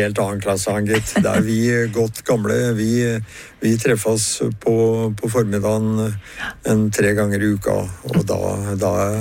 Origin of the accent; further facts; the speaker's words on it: Larvik, Vestfold, Norway; 18, 19, 20, 21-årsalderen i Larvik. Jeg var lærer der nede, mm-hmm. Er der jeg kommer fra i området.